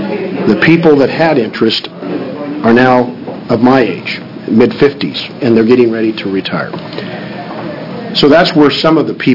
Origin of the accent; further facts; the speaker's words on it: Coos Bay, Oregon, United States; I'm from Coos Bay, and I have a log truck fleet as well as a logging business in the state